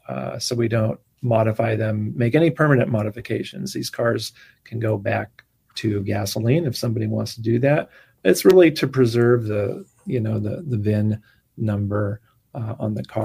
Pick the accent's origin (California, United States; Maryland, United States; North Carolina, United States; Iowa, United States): California, United States; San Francisco; My wife grew up in San Diego. I grew up in San Francisco.